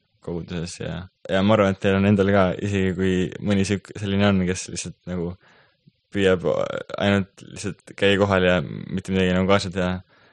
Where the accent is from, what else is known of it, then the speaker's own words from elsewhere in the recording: Kunda, Lääne-Viru County, Estonia; tulin Kundast Rakvere kooli